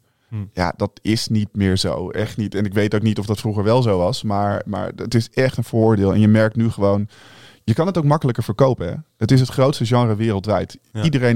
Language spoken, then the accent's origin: Dutch; Emmen, Drenthe, Netherlands; Ik kom oorspronkelijk uit Emmen, daar is dat niet zo.